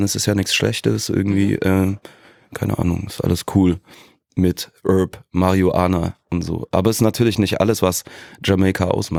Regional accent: Saxony, Germany; Ich bin Sachse.

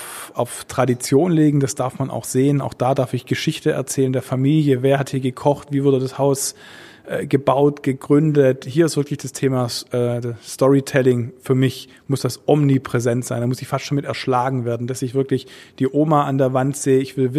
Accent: Stuttgart, Baden-Württemberg, Germany; meine Heimatstadt ist Stuttgart

